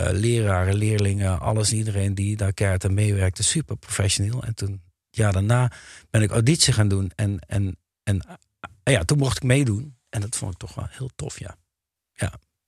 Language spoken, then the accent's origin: Dutch; Lieshout, North Brabant, Netherlands; also born or lived in Mariahout; Ik kom uit Lieshout.